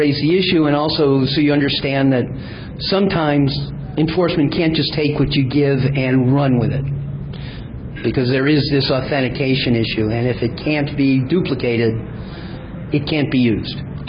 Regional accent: Ann Arbor, Michigan, United States; I'm from Ann Arbor, and the Ann Arbor Police Department is building that nicely.

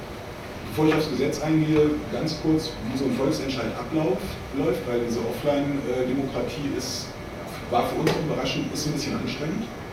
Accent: Germany; Ja, ich bin Deutscher, für die, die mich kennen.

